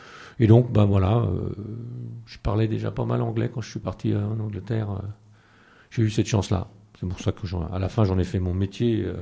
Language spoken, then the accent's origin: French; Bourgogne-Franche-Comté, France; j'ai joué beaucoup dans mon bled, quoi, en Bourgogne.